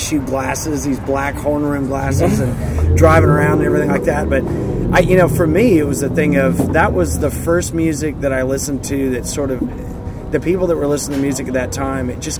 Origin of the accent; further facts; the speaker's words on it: Texas, United States; It's just, you know, we're from Texas, so there's still... Some sounds are a little folkier, I guess.